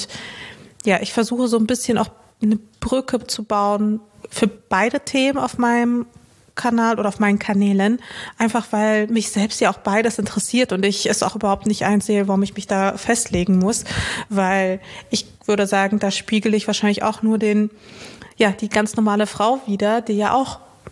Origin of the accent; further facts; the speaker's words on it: Dortmund, North Rhine-Westphalia, Germany; also born or lived in Chisinau / Cologne / Wuppertal; now in Berlin, Germany; bin von NRW nach Berlin gezogen